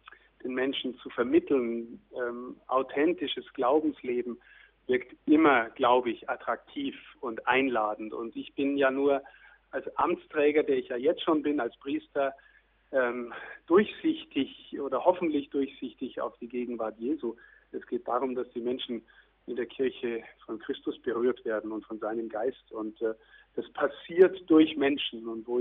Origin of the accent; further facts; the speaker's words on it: Bavaria, Germany; born there; Den Menschenschlag kenne ich ja, das ist ganz nah von meiner Heimat. Ich bin zwar kein Passauer, aber ein Regensburger Diözesaner, so von der Geburt her und die Menschen sind sehr verwandt vom Menschenschlag her.